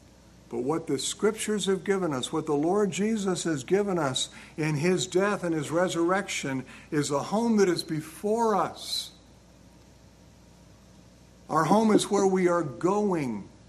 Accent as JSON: {"language": "English", "town": "Wilmington", "region": "Delaware", "country": "United States", "tie": "born there", "said": "I happened to be born in Wilmington, Delaware. I spent the next 3 months of my life in Wilmington, Delaware, and I was out"}